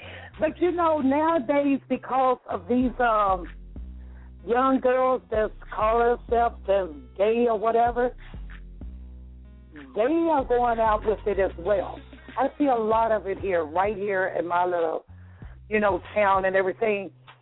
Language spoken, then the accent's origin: English; West Virginia, United States; now in New Jersey, United States; No, actually, I'm from West Virginia, so.